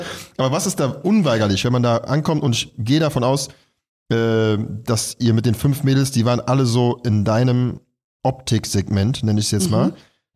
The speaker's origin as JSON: {"language": "German", "town": "Düsseldorf", "region": "North Rhine-Westphalia", "country": "Germany", "tie": "born or raised there", "moved": "as an adult", "lives_now": "Berlin, Germany", "said": "ich komme aus Düsseldorf"}